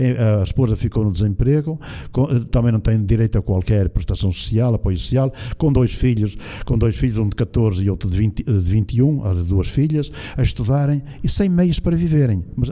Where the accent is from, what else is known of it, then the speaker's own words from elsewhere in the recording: Brazil; now in Portugal; Eu sou brasileiro, mas eu era vendedor em Portugal.